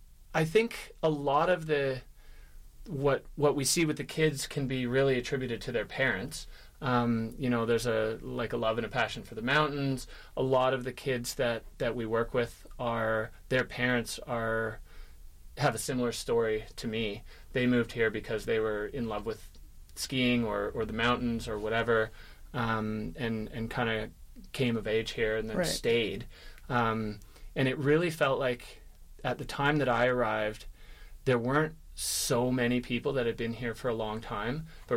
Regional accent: Edmonton, Alberta, Canada; moved away as an adult; now in Whistler, Canada; I grew up in Edmonton, in Alberta.

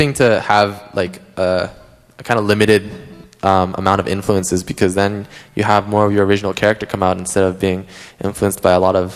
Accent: Vancouver, British Columbia, Canada; now in Calgary, Canada; Yeah, I am still in Vancouver, right? I still tell people I'm from Vancouver.

